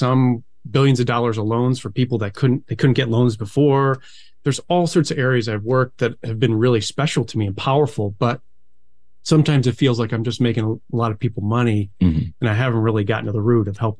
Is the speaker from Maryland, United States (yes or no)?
no; Buffalo, New York, United States; now in Phoenix, United States; I grew up in Buffalo, New York. It's so bureaucratic. It's so slow.